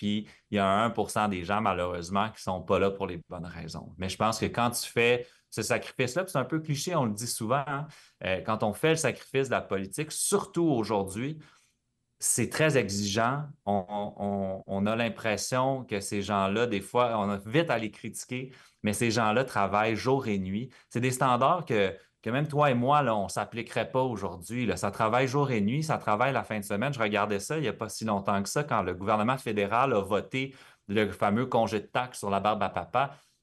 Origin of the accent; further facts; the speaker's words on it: La Prairie, Quebec, Canada; Écoute, j'ai grandi à La Prairie quand j'étais plus jeune, dans une famille bien bloquiste